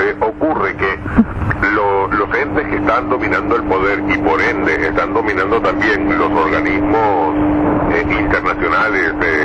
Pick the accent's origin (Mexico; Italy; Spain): Spain; y eso lo digo yo como español